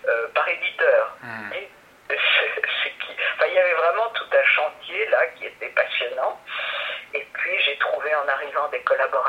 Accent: Paris, Île-de-France, France; moved away as an adult; also born or lived in Savoie; now in Rodez, France; je suis née en 1942 en Savoie et j'ai suivi, dès 1945, à la fin de la guerre, mes parents sont partis à Paris. Donc, j'ai passé toute ma vie à Paris jusqu'en 1983 où je suis venue m'installer à Rodez.

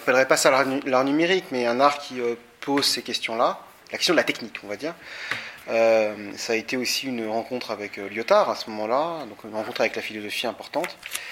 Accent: Paris, Île-de-France, France; puisque moi, j'étais parisien. Je suis parisien au départ.

